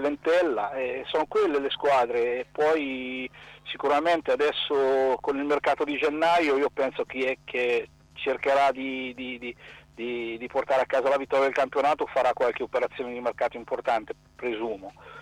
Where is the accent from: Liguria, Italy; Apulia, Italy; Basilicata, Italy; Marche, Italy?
Marche, Italy; Ancona; sono anconetano